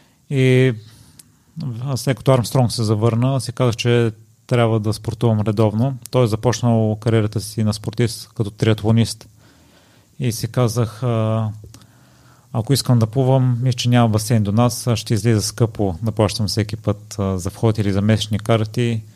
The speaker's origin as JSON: {"language": "Bulgarian", "town": "Kozlodui", "region": "Vratsa Province", "country": "Bulgaria", "also_born_or_lived": "Sofia", "said": "аз съм от Козлодуй и след 7 класа се премести в София и летата ги прекарвах на село"}